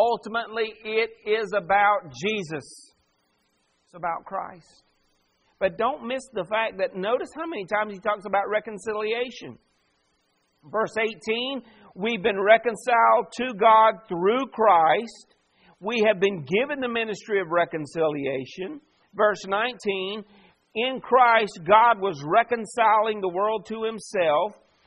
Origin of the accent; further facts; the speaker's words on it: the South, United States; Now, that doesn't change the fact that I'm from the South. It doesn't change the fact that I have less melanin than other people. It doesn't change the fact that I'm American.